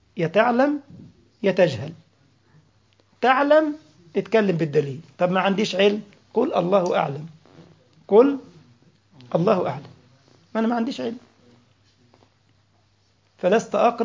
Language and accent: Arabic; Egypt; يعني مثلا أضرب مثال على بلدنا مصر